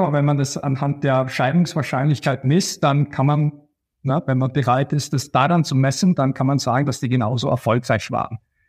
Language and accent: German; Austria; Österreich ist ja mein Heimatland